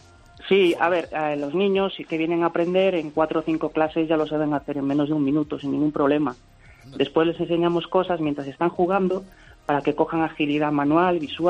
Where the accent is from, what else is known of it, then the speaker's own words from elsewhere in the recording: A Coruña, Galicia, Spain; De La Coruña.